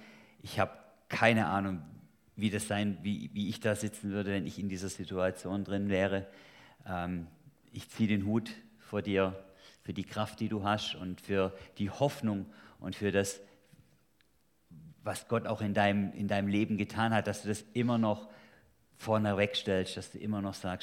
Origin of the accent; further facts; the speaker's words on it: Germany; Ja, also wir als Deutsche, wir hatten auch die Phase, wo es dann hieß, wir sind ein Volk.